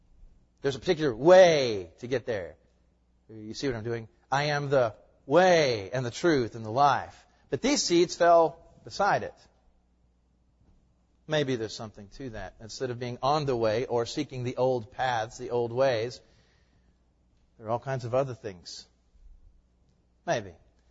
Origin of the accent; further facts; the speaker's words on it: Tennessee, United States; I know I'm from Tennessee.